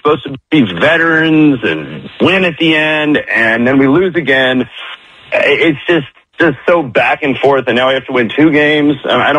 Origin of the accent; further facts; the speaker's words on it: Oakland, California, United States; I'm from Oakland.